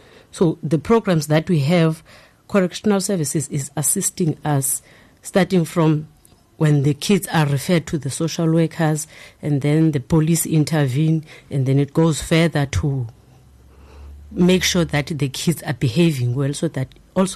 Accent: South Africa; As a South African citizen, if any crime is happening in front of you, you must report.

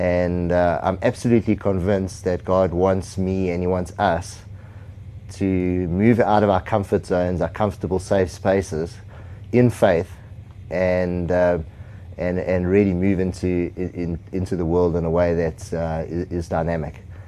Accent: South Africa; I grew up in South Africa, and our church was very prophetic

